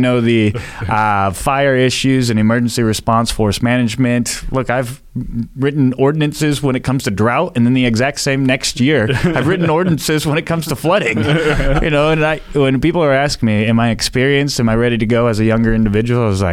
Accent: North Highlands, California, United States; And it's something like growing up in North Highlands, there was a lot of drugs, gangs.

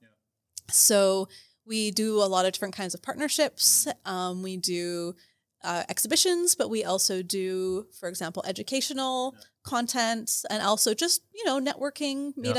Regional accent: Canada; now in Berlin, Germany; I'm technically from Canada, but I've been in Germany for a long time and I call Berlin home.

